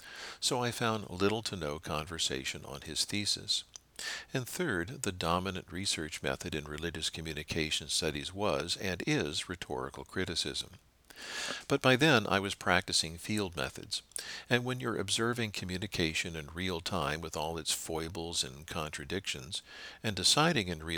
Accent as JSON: {"language": "English", "town": "Washington", "region": "District of Columbia", "country": "United States", "tie": "born or raised there", "said": "I grew up in Washington, D.C. during the Cold War. After college, I spent a decade in publications management with Washington-based national nonprofits."}